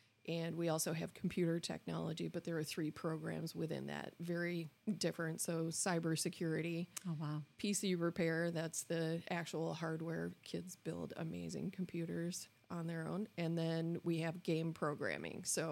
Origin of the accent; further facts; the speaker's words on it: New York, United States; I'm originally from Western New York.